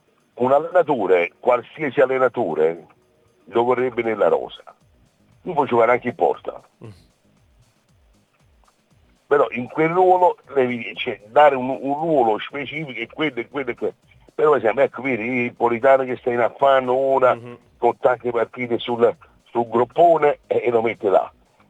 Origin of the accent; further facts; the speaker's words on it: Naples, Campania, Italy; da buon napoletano lo dico tranquillamente